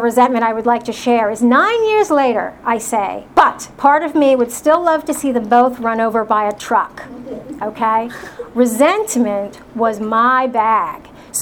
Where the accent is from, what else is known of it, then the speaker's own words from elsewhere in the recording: New Jersey, United States; I'm born and bred in New Jersey. I grew up in an alcoholic household.